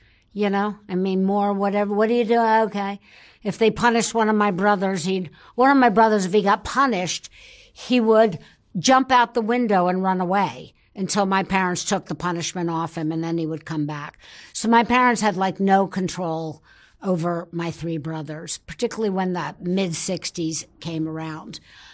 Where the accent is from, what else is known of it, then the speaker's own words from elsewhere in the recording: Cherry Hill, New Jersey, United States; I am originally from Cherry Hill, New Jersey, which is right outside of Philadelphia, which always confuses people that don't know geography.